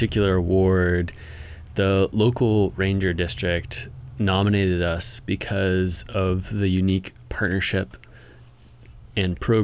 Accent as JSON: {"language": "English", "town": "Sitka", "region": "Alaska", "country": "United States", "tie": "born or raised there", "said": "I was actually on the crew as a high schooler. So in 2006, when I was a junior, I was hired by the Sitka Trailworks crew, and that's how I got my start on trails."}